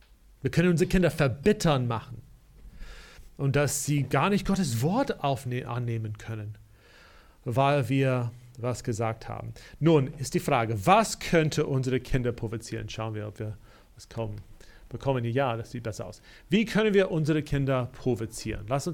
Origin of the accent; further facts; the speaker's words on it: United States; German is a second language; also ich bin in Amerika aufgewachsen, aber nicht in dem Westen.